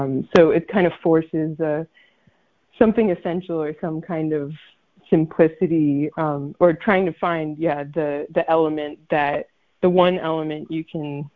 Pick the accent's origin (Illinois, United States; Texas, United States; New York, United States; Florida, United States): New York, United States; Brooklyn; growing up in Brooklyn, I didn't really have the car culture that so much of the rest of the United States has.